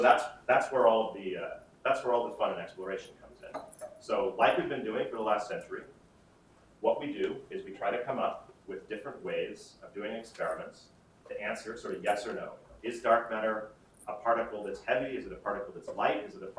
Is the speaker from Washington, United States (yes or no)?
no; Oregon City, Oregon, United States; also born or lived in Boston / California; So I grew up in Oregon City, Oregon, so on the West Coast, and then I lived for 8 years in Boston, and then we lived 3 years in California, and then we came up here.